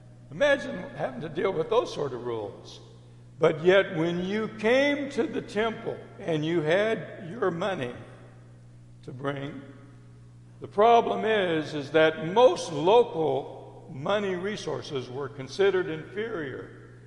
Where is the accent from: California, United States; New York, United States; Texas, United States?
Texas, United States; San Antonio; Certainly, kind of like, you know, growing up in San Antonio, all the local folks, we stayed away from downtown San Antonio during Fiesta Week.